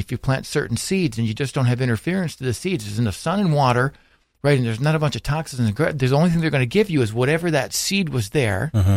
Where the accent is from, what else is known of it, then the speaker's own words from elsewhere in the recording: Indiana, United States; You're from wherever you're from, and I'm from Indiana, for goodness sake.